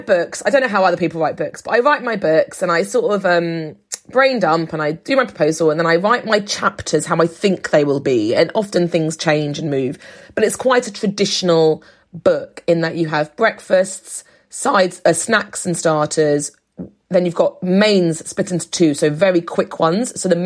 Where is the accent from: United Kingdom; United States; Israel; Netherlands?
United Kingdom; England; born there; I don't feel like I'm mainland Greek, but people want to say you're Greek Cypriot. It comes from the fact that I was born in England. It comes from the fact that I'm married to an Irish English man.